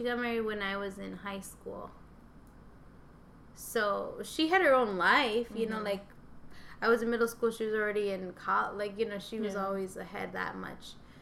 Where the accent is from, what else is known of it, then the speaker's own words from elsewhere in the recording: Philadelphia, Pennsylvania, United States; I mean, I grew up in Philly.